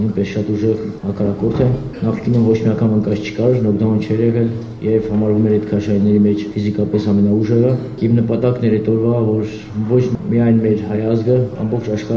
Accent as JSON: {"language": "Armenian", "town": "Vanadzor", "region": "Lori", "country": "Armenia", "tie": "born or raised there", "said": "Վանաձորում, որտեղ ես մեծացել եմ, ծնվել մնացել եմ 3-րդ մաս թաղամասում"}